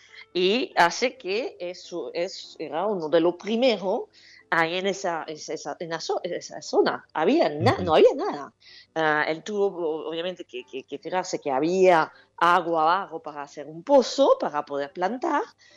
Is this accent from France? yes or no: yes; Carcassonne, Occitania, France; Spanish is a second language; moved away; yo siempre me fui de Carcassonne, dije yo, nunca voy a trabajar en viña, pero nunca